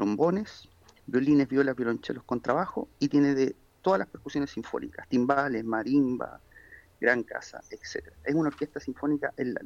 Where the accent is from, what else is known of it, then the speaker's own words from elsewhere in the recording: Viña del Mar, Valparaíso, Chile; yo soy viñamarino. Yo nací en Viña ya hace harto tiempo. Y desde niño en la casa de mi abuela, después en mi casa también. Después me fui un tiempo a Santiago y después cuando volví a estudiar aquí a la Universidad Católica del Paraíso